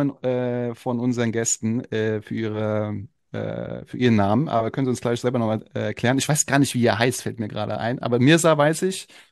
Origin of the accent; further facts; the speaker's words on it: Frankfurt, Hesse, Germany; Ich komme aus Frankfurt, so.